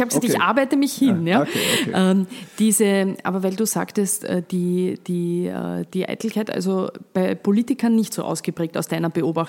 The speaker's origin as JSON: {"language": "German", "country": "Austria", "said": "ist das bei uns in Österreich sozusagen stärker dieses bisschen Ausblenden"}